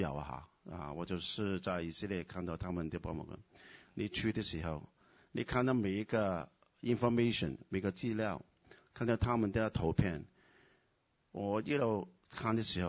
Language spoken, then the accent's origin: Chinese; China; 我们中国人都是很悲惨的，是不是啊？